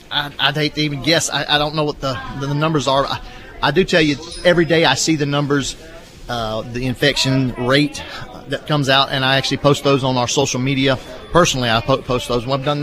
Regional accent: Pennsylvania, United States; I'm from Chester County. Been there, lived there all my life.

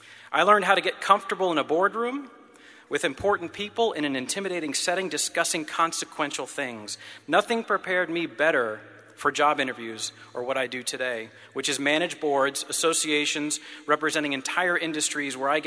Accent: Lilburn, Georgia, United States; Growing up in Lilburn, Georgia, I didn't spend any time with people who didn't look like me because there weren't any.

